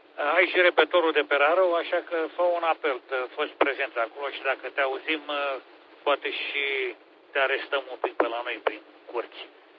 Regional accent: Bucharest, Romania; now in Câmpulung Moldovenesc, Romania; sunt din Câmpul Moldovenesc, merg spre București, de fapt sunt bucureștean, dar acum sunt stabilit de ceva vreme, o vreme destul de consistentă, sunt la Câmpul Moldovenesc.

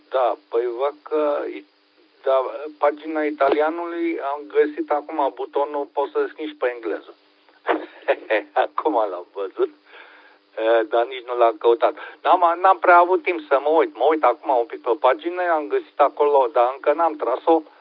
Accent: Brașov, Brașov County, Romania; now in Celle, Germany; sunt din Brașov

